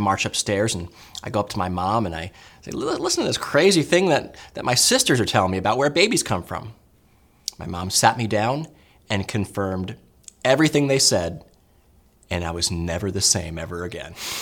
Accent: New Jersey, United States; I still remember growing up in New Jersey, and I was playing with my sisters

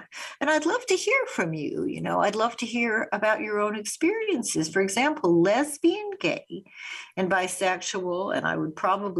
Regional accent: Winnipeg, Manitoba, Canada; we had huge numbers of children on the street that I grew up on in Winnipeg.

